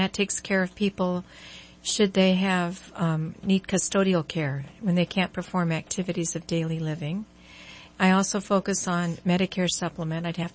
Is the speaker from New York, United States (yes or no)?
no; Glendale, California, United States; born there; I was born in Glendale, California, but we came here from the San Jose area, yes.